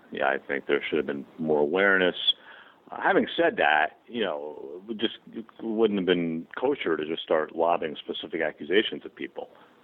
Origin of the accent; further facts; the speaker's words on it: New Jersey, United States; Oh, well, I grew up in New Jersey.